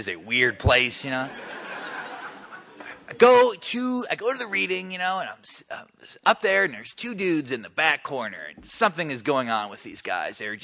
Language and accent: English; North Dakota, United States; I'm also from North Dakota.